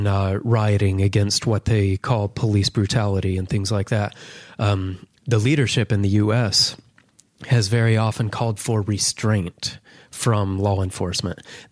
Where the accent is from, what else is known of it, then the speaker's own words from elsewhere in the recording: North Carolina, United States; Then in 2016, there were Milwaukee riots and also some riots in Charlotte, in my home state there.